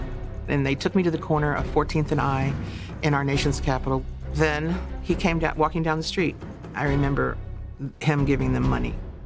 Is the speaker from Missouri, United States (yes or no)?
no; Fairfax, Virginia, United States; I told them, here's my name. I'm from Fairfax, Virginia. I'm 16.